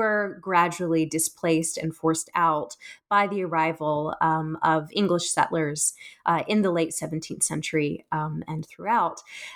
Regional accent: South Carolina, United States; a combination of growing up in South Carolina, thinking about hurricanes and the effect that they have on the state

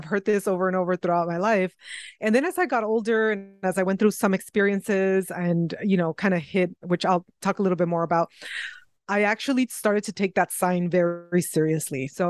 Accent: Acapulco, Guerrero, Mexico; I had a really hard life, you know, growing up in Acapulco, being abandoned by my mother at a young age so that she could survive and come to a new country

